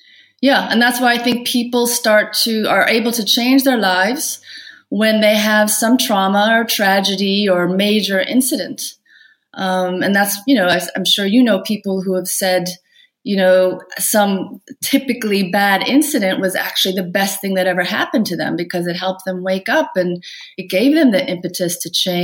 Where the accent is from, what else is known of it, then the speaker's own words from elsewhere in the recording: Iowa, United States; Well, I grew up in Iowa, so in the Midwest. My father is American, Swedish German, and my mother was Korean. So they met in Korea. And so I grew up in a bicultural household. In the middle of Iowa, there were no Asians when I was growing up.